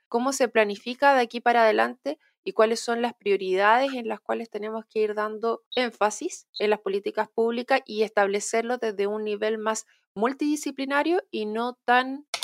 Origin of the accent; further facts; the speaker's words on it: Santiago, Santiago Metropolitan Region, Chile; yo vengo de Santiago y allá antes había leña.